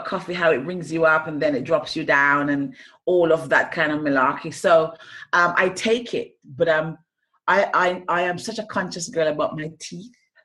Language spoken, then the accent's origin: English; Jamaica; I grew up in Jamaica, a very small island in the Caribbean. We have a little thing that says we're little, but we're talawa. Translates, we're small, but everybody knows about us.